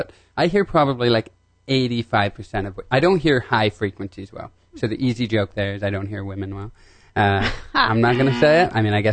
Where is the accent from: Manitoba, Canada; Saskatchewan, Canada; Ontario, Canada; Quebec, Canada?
Ontario, Canada; Kitchener; Ontario, and the city was Kitchener, like an hour outside Toronto.